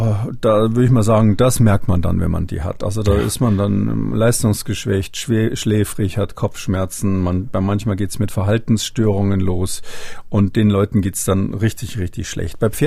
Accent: Saxony-Anhalt, Germany; bei uns in Sachsen-Anhalt

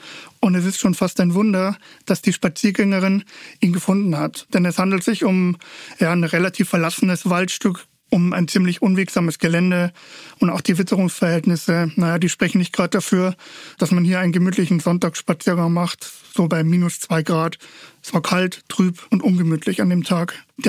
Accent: Straubing, Bavaria, Germany; born there; also born or lived in Cologne; Also ich bin ja in Straubing geboren, sprich ganz in der Nähe, wo wir uns heute in der Geschichte hinbegeben. Ich habe dann allerdings viele Jahre berufsbedingt in Köln gelebt

